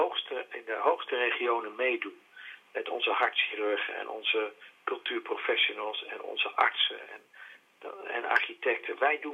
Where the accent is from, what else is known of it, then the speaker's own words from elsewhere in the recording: Netherlands; En dat vond ik voor mezelf als Nederlander ook het interessante.